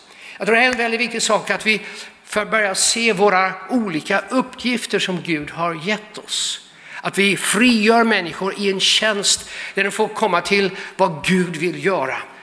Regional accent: Netherlands; Och jag har vuxit upp i Nederland, som det heter på holländska.

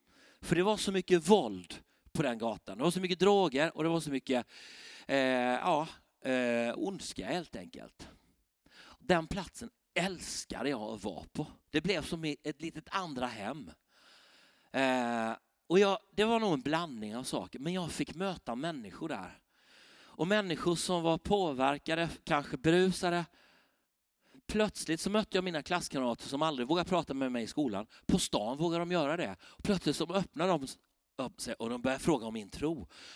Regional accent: Karlskrona, Blekinge, Sweden; Jag är uppvuxen i Karlskrona. Och Pingstkyrkan där.

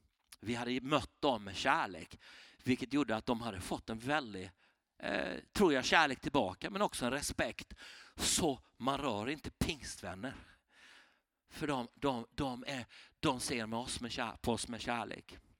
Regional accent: Karlskrona, Blekinge, Sweden; Jag är uppvuxen i Karlskrona. Och Pingstkyrkan där.

